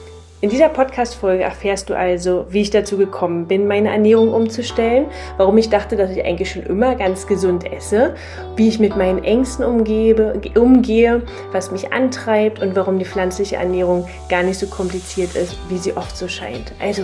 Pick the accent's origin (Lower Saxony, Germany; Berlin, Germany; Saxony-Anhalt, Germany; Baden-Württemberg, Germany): Berlin, Germany; 39 Jahre jung und komme aus Berlin. Jetzt wohnen wir zwar im Norden von Berlin, aber ursprünglich Berlinerin, also verzeiht mir mein Akzent, mein Dialekt. Ich versuche Hochdeutsch zu sprechen.